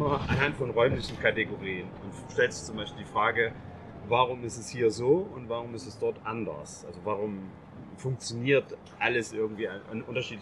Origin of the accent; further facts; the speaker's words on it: Chemnitz, Saxony, Germany; Genau, ich bin in Karl-Marx-Stadt geboren, 1981. Und habe hier in Chemnitz, also bin hier ganz lange gewesen, bin in Chemnitz aufgewachsen, in Karl-Marx-Stadt aufgewachsen und habe dann hier auch noch studiert, Philosophie. Und habe insgesamt 30 Jahre in der Stadt gewohnt.